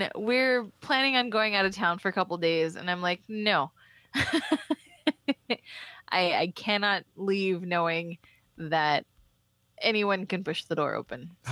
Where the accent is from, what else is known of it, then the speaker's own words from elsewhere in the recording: the South, United States; It's just where my mind defaults to, and maybe it's because I'm from the South, or maybe I'm just insensitive.